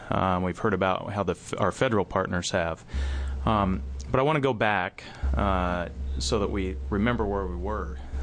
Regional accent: Oregon, United States; And I'm born and raised in Northeast Oregon. I connect with the rural small communities.

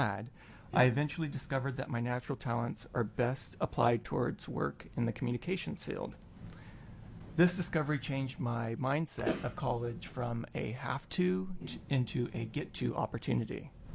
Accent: Salem, Oregon, United States; Salem is my hometown, and I graduated from McKay High School.

